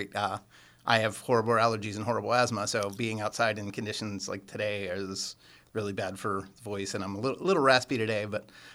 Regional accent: Shadyside, United States; I grew up in Shadyside, right along the railroad tracks at the corner of South Graham and Potter Street.

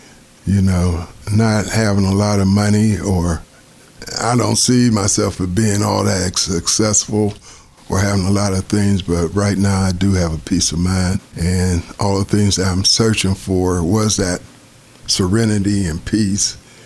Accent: McKeesport, Pennsylvania, United States; I was born and raised in McKeesport. I went to McKeesport High School. I've been living here probably 55 years of my 65 years on earth.

